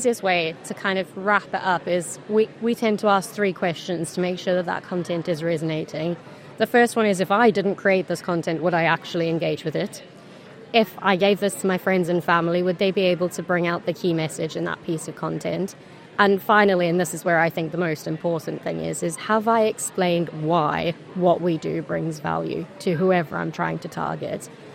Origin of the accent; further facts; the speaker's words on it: South Africa; now in Leeds, United Kingdom; I'm from South Africa originally, but here a couple of years and butchered the accent a bit.